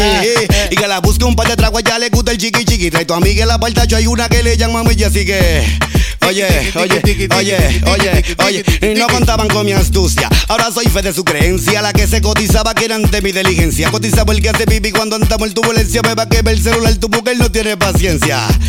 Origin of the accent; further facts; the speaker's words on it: Sabana Perdida, Santo Domingo, Dominican Republic; Yo me crié ahí en Sabana Perdida